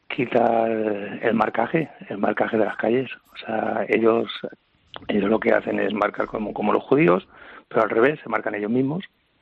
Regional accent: Catalonia, Spain; el problema que tenemos en Cataluña, que somos los ciudadanos españoles y catalanes los que estamos presos.

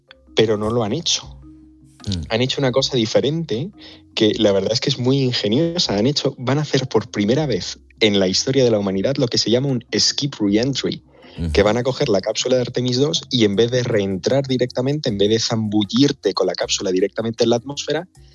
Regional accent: Málaga, Andalusia, Spain; Yo soy de Málaga, así que los calores de ahí los conocemos bien.

